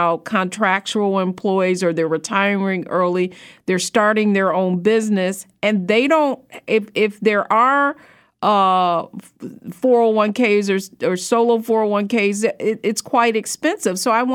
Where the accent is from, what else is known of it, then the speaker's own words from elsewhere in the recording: Detroit, Michigan, United States; And I'm from Detroit, yeah, so it's interesting.